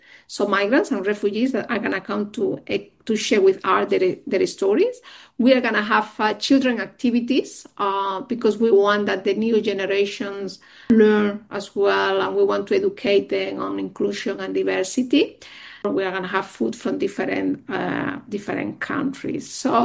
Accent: Barcelona, Catalonia, Spain; English is a second language; moved away as an adult; now in Australia; I founded this charity 10 years ago when I came to Australia from Spain, from Barcelona.

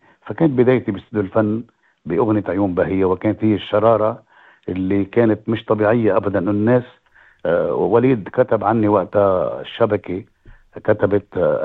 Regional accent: Tripoli, North Governorate, Lebanon; مش لأنه بلدي طرابلس معروفة ببلد الفقير بيسموه أم الفقير

